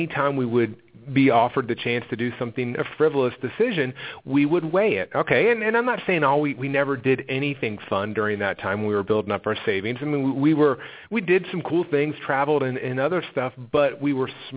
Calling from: Georgia, United States; Outside of Atlanta, about 45 minutes outside of Atlanta.

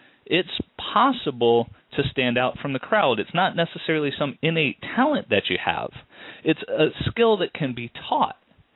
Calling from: West Bloomfield, Michigan, United States; I am calling from beautiful West Bloomfield, Michigan, which is outside of the city of Detroit.

